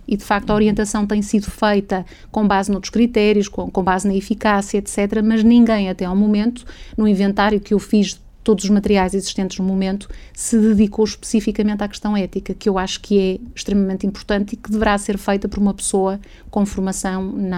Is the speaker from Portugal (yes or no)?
yes; Portugal; a forma como eu penso como portuguesa não é a mesma forma como pensa um holandês ou um italiano